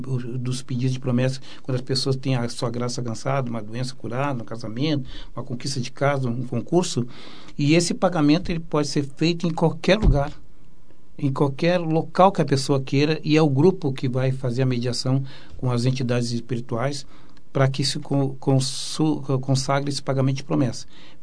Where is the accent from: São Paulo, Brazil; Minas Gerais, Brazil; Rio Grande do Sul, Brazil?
Rio Grande do Sul, Brazil; Porto Alegre; nós, porto-alegrenses, como eu sou porto-alegrense, a gente não tem um sentido